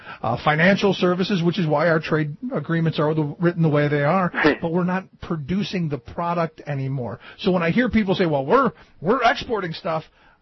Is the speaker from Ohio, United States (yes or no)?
yes; Cleveland, Ohio, United States; You know, I go home to Cleveland every once in a while because I grew up in Cleveland.